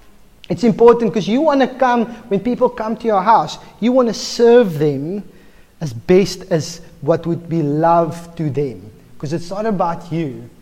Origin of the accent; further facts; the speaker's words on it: Bloemfontein, Free State, South Africa; Now, I come from Bloemfontein. Fish is like a foreign thing to me.